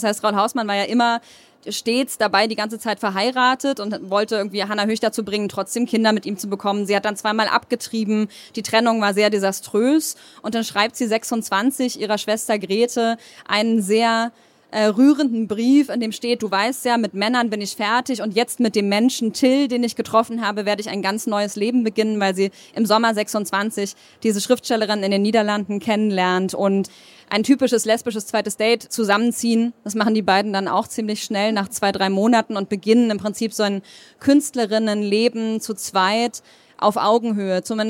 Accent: Gotha, Thuringia, Germany; die berühmteste Tochter meiner Heimatstadt Gotha. Die Stadt, die ich sonst vorstelle damit, dass dort die Versicherung erfunden wurde.

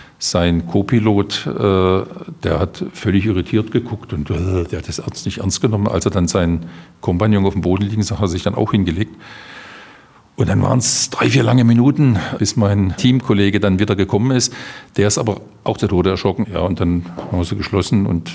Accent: Berlin, Germany; born there; ich bin in Ostberlin geboren, im April 62

